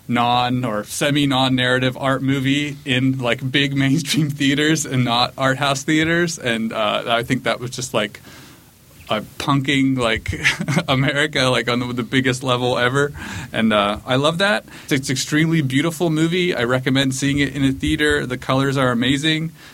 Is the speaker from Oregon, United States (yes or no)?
no; Pennsylvania, United States; I'm from Pennsylvania, right? Okay. That all the scenes in Gummo could have been in the town where I'm from in Pennsylvania.